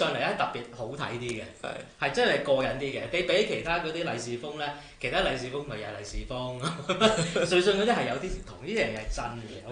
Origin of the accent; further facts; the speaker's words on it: China; 我哋中國人嘅特色就係咁噶嘛。你唔信，你聽翻下我哋中國國歌就知啦。